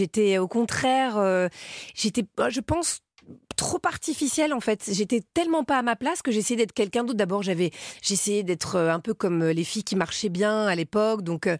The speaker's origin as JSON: {"language": "French", "town": "Paris", "region": "Île-de-France", "country": "France", "said": "je suis parisienne"}